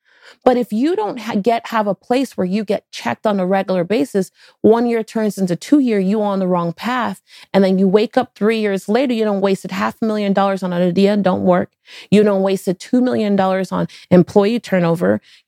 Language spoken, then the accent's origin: English; Miami, Florida, United States; I'm born and raised in Miami for those of you who don't know.